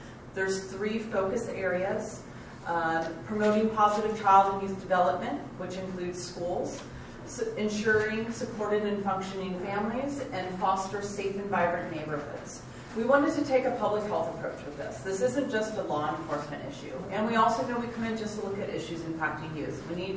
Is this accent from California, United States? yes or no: yes; California, United States; Born and raised in Santa Cruz County, grew up mostly in South County, but I did attend Soquel High, which I believe is in your district.